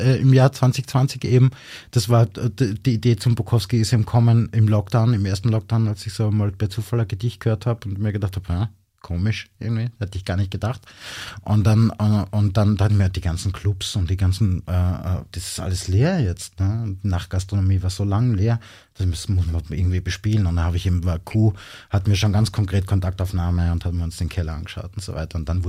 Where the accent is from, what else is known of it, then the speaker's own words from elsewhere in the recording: Styria, Austria; Aber ich bin aus dem Murtal und du bist aus dem Ennstal.